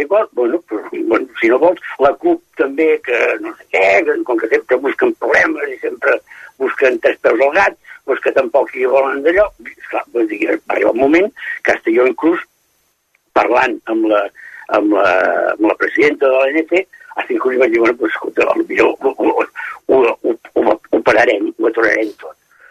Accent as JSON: {"language": "Catalan", "region": "Catalonia", "country": "Spain", "said": "com a bons catalans"}